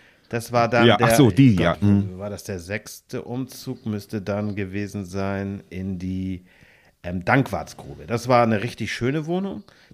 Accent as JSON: {"language": "German", "town": "Niebüll", "region": "Schleswig-Holstein", "country": "Germany", "tie": "born there", "said": "Ich bin ja geboren in Niebel."}